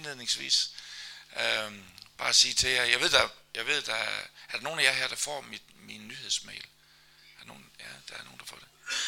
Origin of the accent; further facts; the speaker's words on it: Jutland, Denmark; Vi er jo jyder.